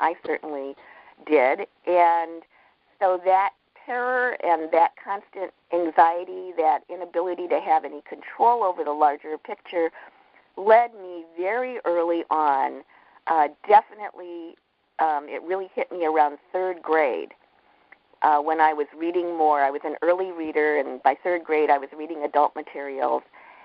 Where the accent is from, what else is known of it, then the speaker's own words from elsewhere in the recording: Ohio, United States; also born or lived in Cleveland; I grew up, born in Cleveland, Ohio, and we grew up near Akron, Ohio, out in the countryside, kind of between Akron and Canton in Ohio.